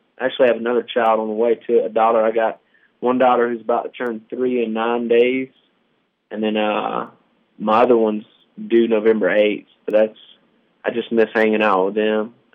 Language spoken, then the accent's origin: English; Warner Robins, Georgia, United States; also born or lived in Byron; I was born in Warner Robins. I lived there until I was 8, and then I moved to Byron, but I went to Northside High School in Warner Robins, so I still hung out there a lot, right next door.